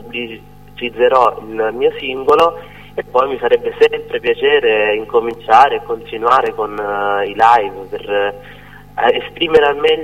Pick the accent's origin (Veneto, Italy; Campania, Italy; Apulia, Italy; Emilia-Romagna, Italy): Apulia, Italy; io provengo dal Salento, quindi dal Bacco della Puglia